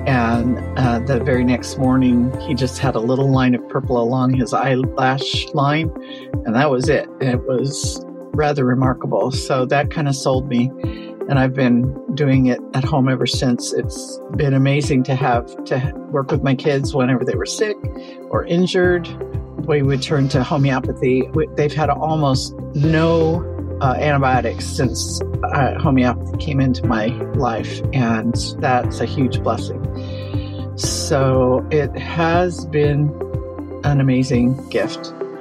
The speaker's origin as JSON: {"language": "English", "region": "California", "country": "United States", "said": "I'm from California."}